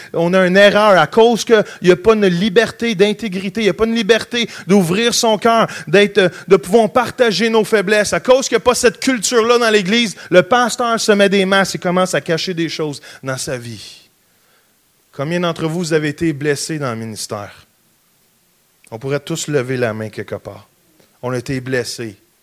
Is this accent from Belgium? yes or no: no; Quebec, Canada; moi j'ai été élevé au Québec à garder le mythe du pasteur